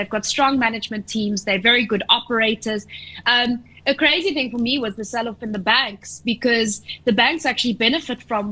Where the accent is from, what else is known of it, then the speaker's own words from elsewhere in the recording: South Africa; And it's difficult for us as South African investors to know exactly what foreigners in particular are thinking at the moment.